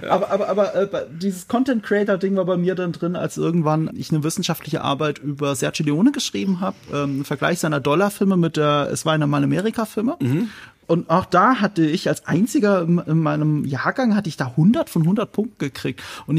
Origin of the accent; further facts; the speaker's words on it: Rhineland-Palatinate, Germany; ich komme aus Rheinland-Pfalz, ich komme aus Deutschland